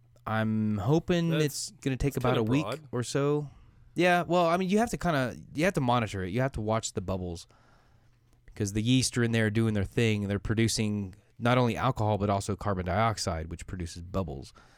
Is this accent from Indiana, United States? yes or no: yes; Indiana, United States; Well, Amos and I grew up in Indiana. I think we understand what that means.